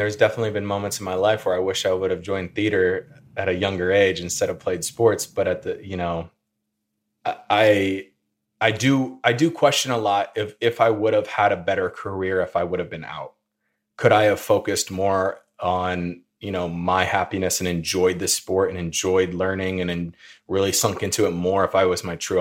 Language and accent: English; Peoria, Illinois, United States; Well, you know that I'm from the Peoria area in Illinois, so I did grow up rooting for the Bulls.